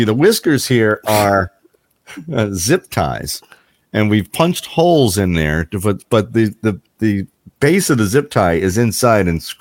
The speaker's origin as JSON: {"language": "English", "town": "Baltimore", "region": "Maryland", "country": "United States", "said": "I know I make a big deal out of the fact that I'm from Baltimore and I live in Maryland."}